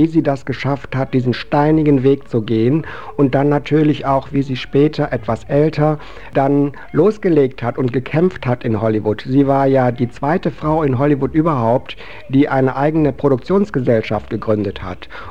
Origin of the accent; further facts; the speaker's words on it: Solingen, North Rhine-Westphalia, Germany; Also ich komme aus Solingen ursprünglich. Das mit Hilden, das ist einfach so, dass ich dort im Krankenhaus geboren wurde.